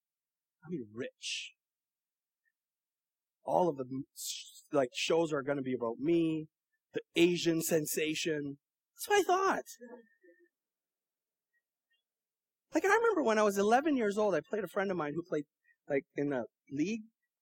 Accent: Canada; I grew up in Canada.

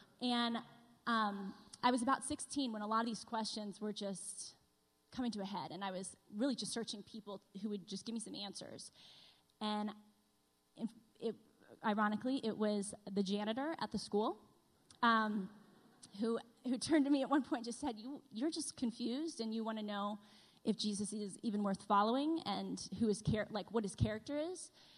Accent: East Coast, United States; Well, I grew up on the East Coast, and I went to a Christian school with a lot of rules.

